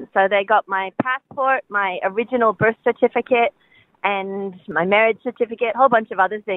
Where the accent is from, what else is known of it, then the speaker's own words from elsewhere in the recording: United States; I'm originally American, and I had my passport being renewed, and the U.S. consulate only allows it to go through the post.